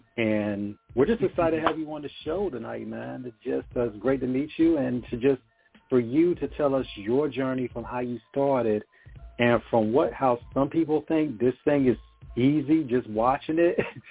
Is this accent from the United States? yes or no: yes; Chesapeake, Virginia, United States; yesterday in Chesapeake, Virginia, my hometown.